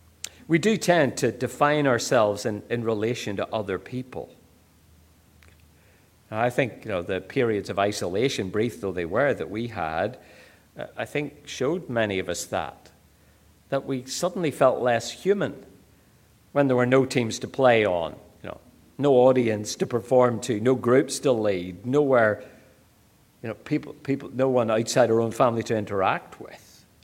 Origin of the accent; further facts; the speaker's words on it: Northern Ireland, United Kingdom; now in Australia; I'm happy to say I'm Irish. But then I grew up in Northern Ireland, which is part of the UK, so I'm British as well. I've been an Australian citizen for years.